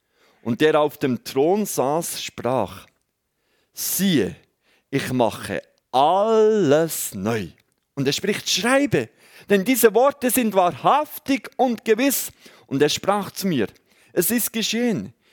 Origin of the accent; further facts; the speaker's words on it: Switzerland; Genau, das fällt mir. Als Schweizer.